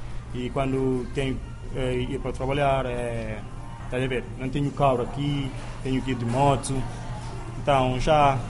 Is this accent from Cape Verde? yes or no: yes; Cape Verde